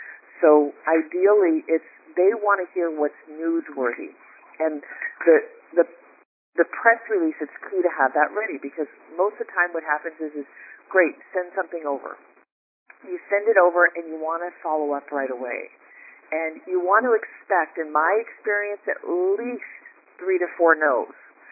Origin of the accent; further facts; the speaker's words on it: Spokane, Washington, United States; And we happen to be from Spokane, Washington, both of us.